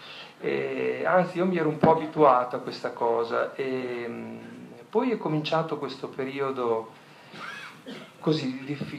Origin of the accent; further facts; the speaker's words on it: Bologna, Emilia-Romagna, Italy; vengo da Bologna.